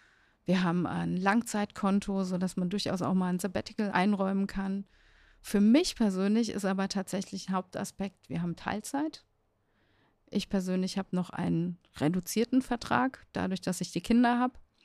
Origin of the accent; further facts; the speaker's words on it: Dieburg, Hesse, Germany; Ich komme aus Dieburg